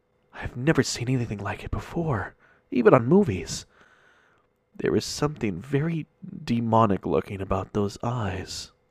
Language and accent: English; California, United States; now in Tennessee, United States; And yes, I'm a California transplant. I'm not originally from Tennessee.